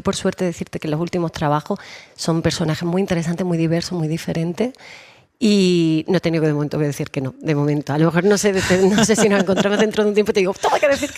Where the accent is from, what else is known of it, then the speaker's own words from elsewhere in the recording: Andalusia, Spain; trabajando aquí en Andalucía, que he tenido mucho la suerte que los últimos trabajos han sido aquí en mi tierra.